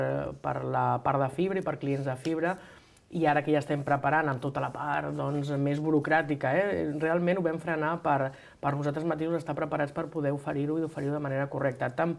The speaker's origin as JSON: {"language": "Catalan", "region": "Catalonia", "country": "Spain", "said": "Evidentment, som catalans, parlem en català"}